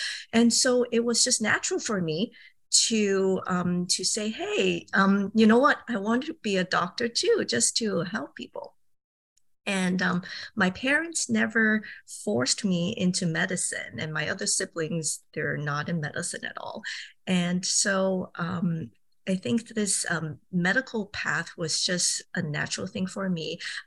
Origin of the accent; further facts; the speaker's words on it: Hong Kong; Yes, I grew up in Hong Kong